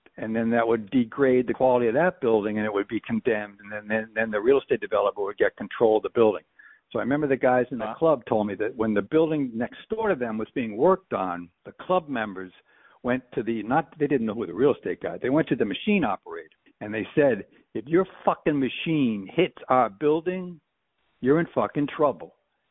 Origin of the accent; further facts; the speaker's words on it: Massachusetts, United States; Yeah, because I was brought up outside of Boston. Tattooing was illegal in Massachusetts.